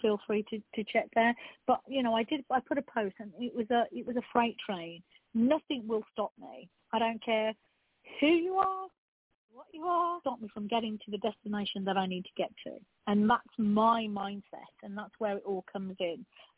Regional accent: England, United Kingdom; Now, I come from a Greek background. So my parents are Greek Cypriot. I was born and bred in England. However, you know, I'm very olive-skinned. We came to live in an area that was very predominantly white.

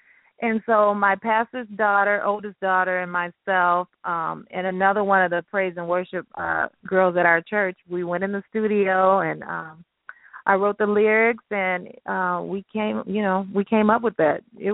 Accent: Houston, Texas, United States; I believe Texas, which is my hometown, Houston, Texas.

